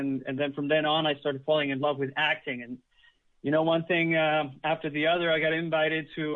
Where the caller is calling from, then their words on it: Los Angeles, California, United States; I am in Los Angeles right now.